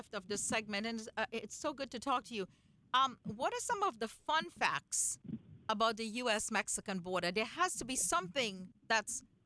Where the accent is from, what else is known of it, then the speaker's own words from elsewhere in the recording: Trinidad & Tobago; I grew up in Trinidad and Tobago